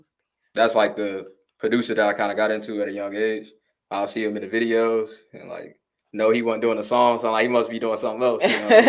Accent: Waukegan, Illinois, United States; Well, I'm from Waukegan, Illinois.

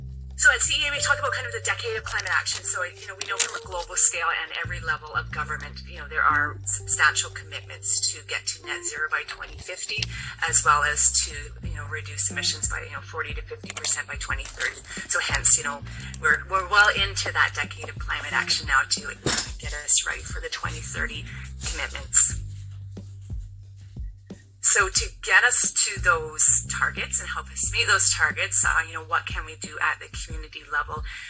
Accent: Fruitvale, British Columbia, Canada; So as Judy mentioned, we came back to the West Kootenai. So I was born and raised in Fruitvale, spent a long time away, and moved back in 2021.

